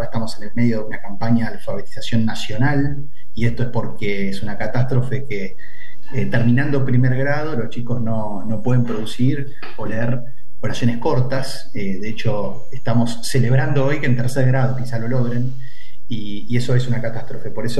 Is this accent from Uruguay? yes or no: yes; Uruguay; y vos sabés que soy uruguayo